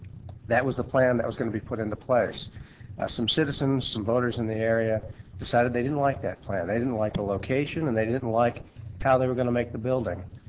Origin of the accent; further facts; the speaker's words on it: West Virginia, United States; I came from West Virginia before practicing out here, so I'm happy to be here.